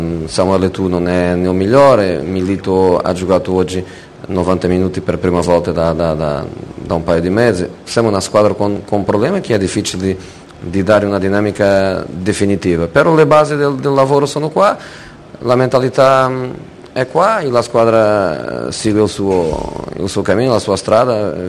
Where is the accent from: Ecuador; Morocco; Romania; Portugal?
Portugal; Italian is a second language; Io per esempio ieri parlavo con i miei, nel mio paese abbiamo una squadra